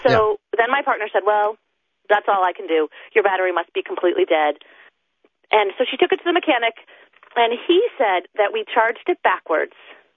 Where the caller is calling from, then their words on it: Seattle, Washington, United States; from Seattle, Washington.